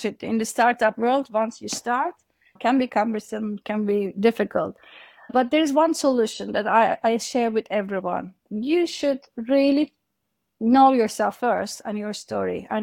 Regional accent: Turkey; I'm from Turkey originally.

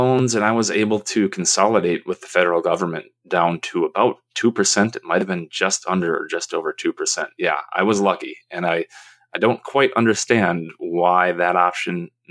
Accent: Minnesota, United States; So I am a Minnesotan, and I decided to accept a full tuition scholarship to the University of Minnesota, a school that both my mother and father and my father's father attended.

